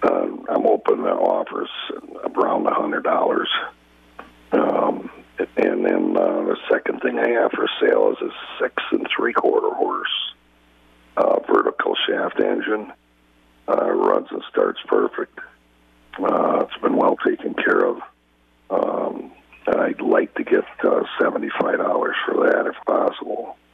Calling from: Iron Ridge, Wisconsin, United States; I'm calling from Iron Ridge.

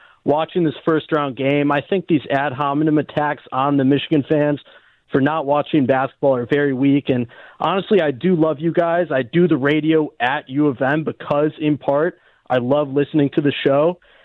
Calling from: Budapest, Hungary; Hey, Mike, Rico, I'm calling in from Budapest, Hungary.

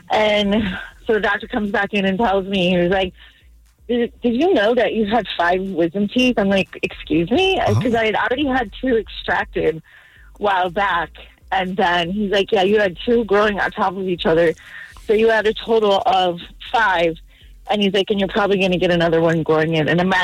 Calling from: Marengo, United States

